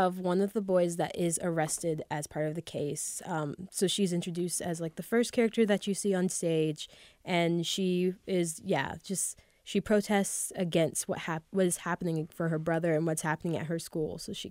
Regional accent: the South, United States; Like, it didn't feel far removed at all from what, like, I grew up in the South, like, and what I grew up around.

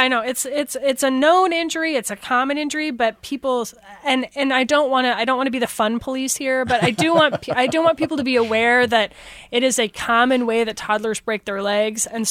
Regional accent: Nebraska, United States; Well, I mean, I'm a Husker. I come from Husker Nation, right? Like, so football is ingrained with us in the Midwest

